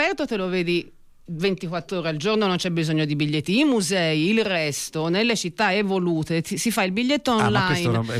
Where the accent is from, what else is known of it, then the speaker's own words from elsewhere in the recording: Florence, Tuscany, Italy; Cioè io comunque sono fiorentina, non lavoro direttamente col turismo, nel turismo